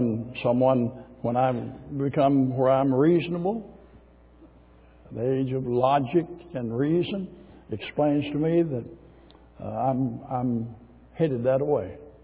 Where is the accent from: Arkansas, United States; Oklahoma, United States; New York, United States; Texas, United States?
Arkansas, United States; born there; I was born in Arkansas. Keep it simple for me.